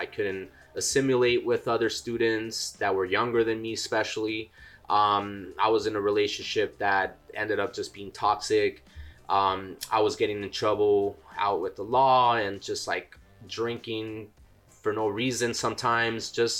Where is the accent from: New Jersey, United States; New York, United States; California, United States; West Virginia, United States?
California, United States; Los Angeles; I'm a U.S. Navy veteran. I grew up in Southeast Los Angeles. My mom was a single parent.